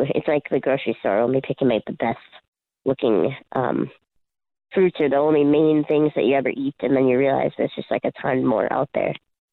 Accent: Duluth, Minnesota, United States; And I guess then when I moved back to my hometown of Duluth, Duluth, Minnesota has a really vibrant, Duluth, Minnesota has a really vibrant music scene.

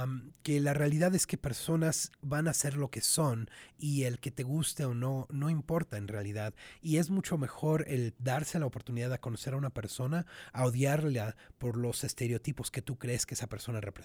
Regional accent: Mexico; moved away; also born or lived in Utah; cuando yo me mudé al estado de Utah, fue el primer lugar en donde empecé a tener experiencias racistas, y fue cuando no nada más me identificaba como mexicano, pero me identifiqué como súper mexicano y súper latino

